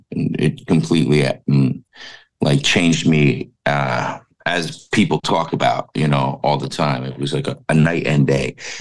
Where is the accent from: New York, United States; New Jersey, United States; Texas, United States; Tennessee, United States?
New York, United States; also born or lived in Los Angeles; Like, I went back to being a Rangers fan because I'm from New York, but he kind of fell in love with hockey while I lived in LA, so he's still a Kings fan.